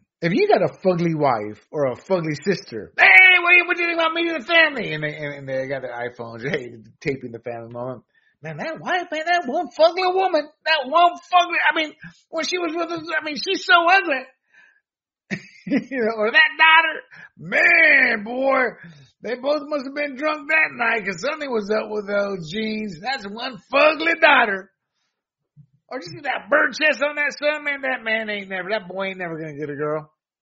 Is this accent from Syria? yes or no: no; Panama; And again, I'm from Panama.